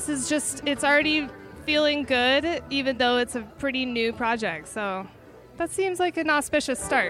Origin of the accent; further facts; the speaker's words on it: Midland, Texas, United States; I play fiddle, sometimes violin, and I am from Midland, Texas.